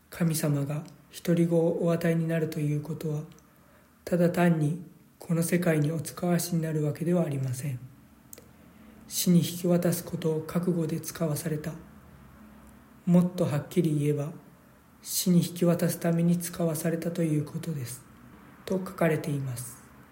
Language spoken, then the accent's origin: Japanese; Hyogo, Japan; 私は兵庫県出身で、小学1年生の冬、明石の教会に初めて行きました。